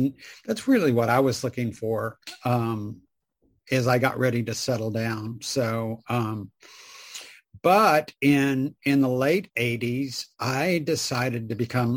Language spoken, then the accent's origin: English; the South, United States; So I grew up in the South in the 60s and came of age in the late 60s, early 70s.